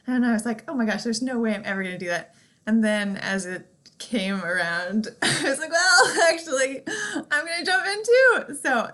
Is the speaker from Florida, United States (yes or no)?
no; California, United States; now in St. Louis, United States; So I'm originally from California, but have loved the Midwest and now call that home.